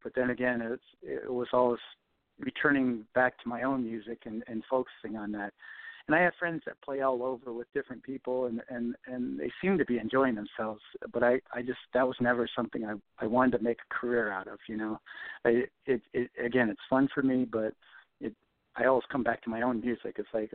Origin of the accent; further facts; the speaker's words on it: Michigan, United States; now in California, United States; Yeah, but growing up in Michigan, everybody had basements. You come out to California, nobody has basements.